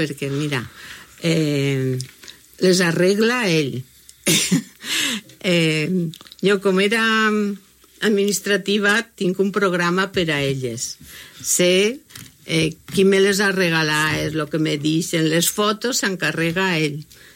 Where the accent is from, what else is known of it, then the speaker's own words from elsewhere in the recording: Calp, Valencian Community, Spain; now in Benissa, Spain; encara que sóc de Calp, ara visc a Benissa, m'ha fet benissera